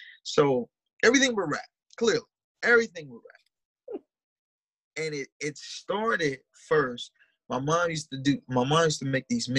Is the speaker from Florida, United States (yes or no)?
yes; Miami, Florida, United States; My family's Bahamian, so I heard a lot of reggae, a lot of Caribbean music. I'm from Miami, so naturally I heard a lot of Hispanic music.